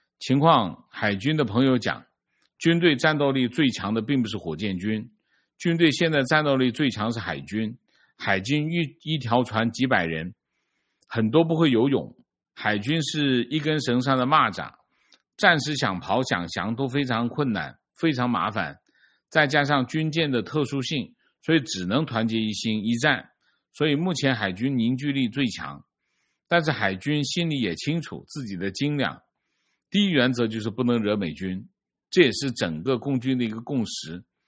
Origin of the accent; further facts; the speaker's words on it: Zhongshan, Guangdong, China; 我是中山人